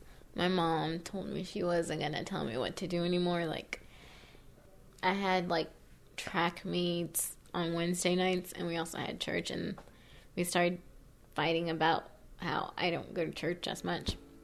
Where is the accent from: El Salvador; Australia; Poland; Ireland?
El Salvador; now in Mexico, United States; I'm from El Salvador. It's very dangerous in El Salvador, so we just moved. My grandpa got offered a job here in Mexico, Missouri, and that's how we ended up here. I grew up in the church